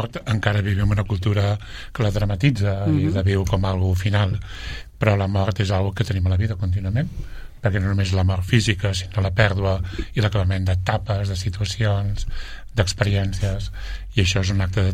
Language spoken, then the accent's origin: Catalan; Sabadell, Catalonia, Spain; Vaig néixer a Sabadell l'any 60, a la Creu Alta.